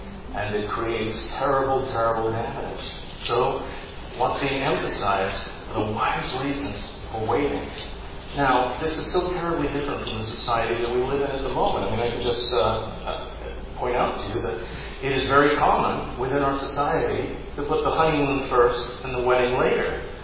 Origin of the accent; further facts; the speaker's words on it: United Kingdom; now in Fayetteville, United States; For me as a Brit